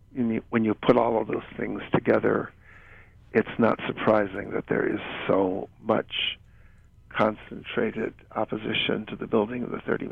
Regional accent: Hilo, Hawaii, United States; moved away; I'm also from Hilo, and I left there about the time they began the building of those very small telescopes the University of Hawaii put up in the late 1960s.

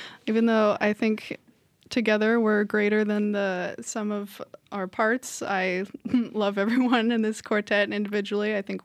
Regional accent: San Diego, California, United States; I was born and raised in San Diego, but Eastman was my dream school.

